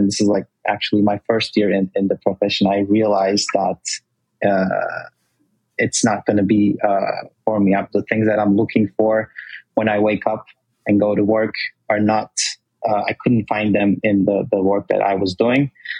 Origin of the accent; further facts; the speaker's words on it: Turkey; English is a second language; moved away as an adult; now in United States; I was born and raised in Turkey. I moved to the States 12 years ago for college first.